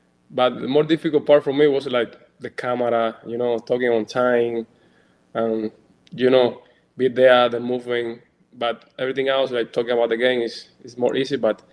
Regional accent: Cuba; English is a second language; You know, I came from Cuba. You know, a lot of hope in this country.

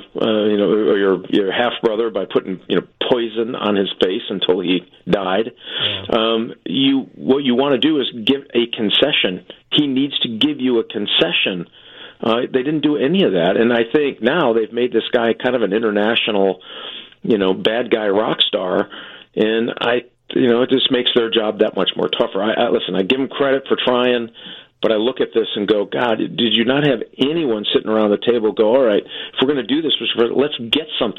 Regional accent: United States; this is what we should all be concerned about as Americans

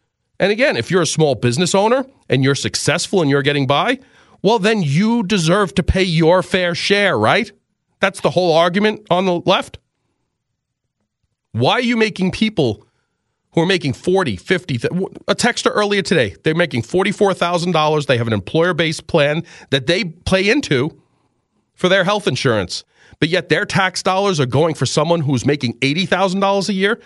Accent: New York City, New York, United States; I have them in my family. I grew up in New York City. I know them.

